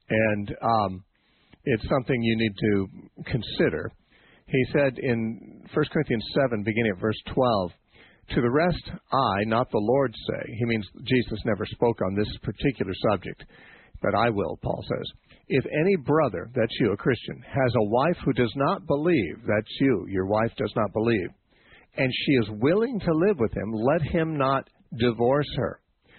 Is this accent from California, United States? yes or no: yes; Covina, California, United States; You know, I grew up in Covina from kindergarten through my junior year in high school. I was in, lived in Covina.